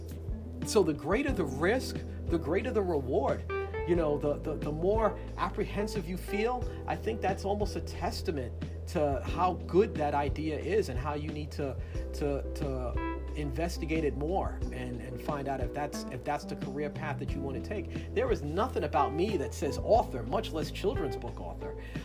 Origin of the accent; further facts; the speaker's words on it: Bronx, New York, United States; I'm from the Bronx, and you don't golf in the Bronx.